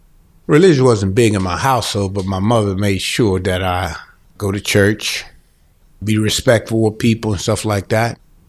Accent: Cleveland, Mississippi, United States; I grew up in Cleveland, Mississippi. It's a small town.

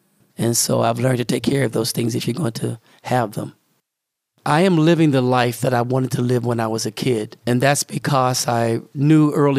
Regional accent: Homestead, Florida, United States; I was born on January 17th, 1959, at the Homestead Hospital, which was just down the road. I was born and raised here in Homestead.

